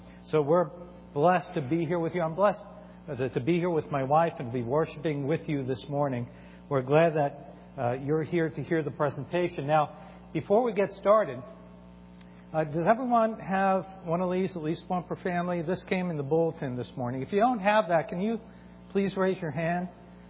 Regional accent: New York, United States; Shalom. I'm from New York. I thought I spoke fast

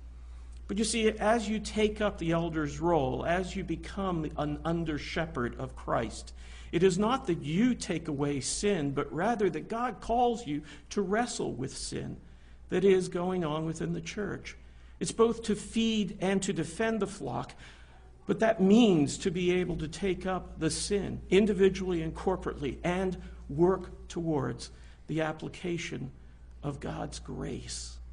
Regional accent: Canada; born there; Because I'm Canadian-born

